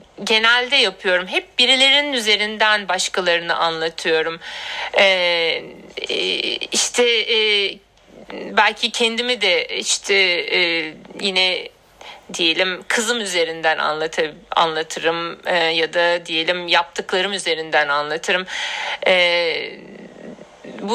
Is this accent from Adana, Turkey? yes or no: yes; Adana, Turkey; also born or lived in Ankara; Evet, ben Adana'da doğdum, büyüdüm. Liseyi bitirene kadar neredeyse Adana'daydım. Çünkü ilkokulu da Ankara'da bitirdim.